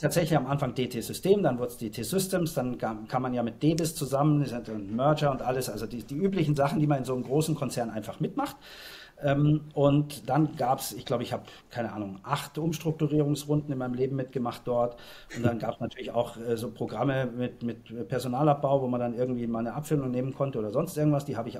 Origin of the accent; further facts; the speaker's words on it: Munich, Bavaria, Germany; Also ich bin ja Münchner und habe da gelebt und bin dort aufgewachsen.